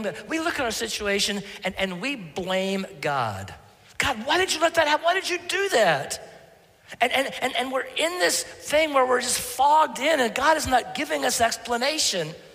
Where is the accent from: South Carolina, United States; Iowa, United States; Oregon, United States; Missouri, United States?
Oregon, United States; I mentioned I live in, I grew up in Oregon, first 20 years of my life. And we have actual mountains in the West.